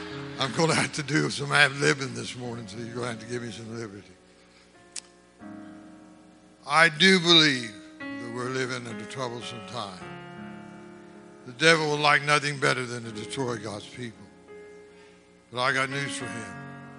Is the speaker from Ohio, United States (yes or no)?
yes; Ohio, United States; born there; He was born in Texas, I was born in Ohio.